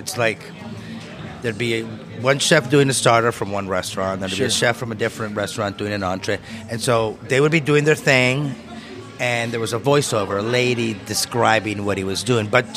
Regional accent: Venezuela; You know, I grew up in Venezuela.

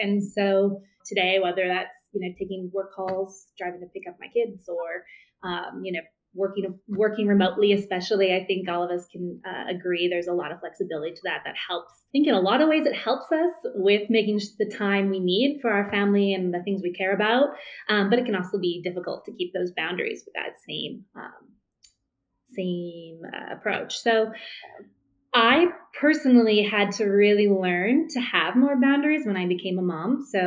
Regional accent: Vancouver, British Columbia, Canada; moved away as an adult; now in Denver, United States; My roots are Canadian, so I grew up in Canada. I worked for a number of years, a few different places in Vancouver in my hometown.

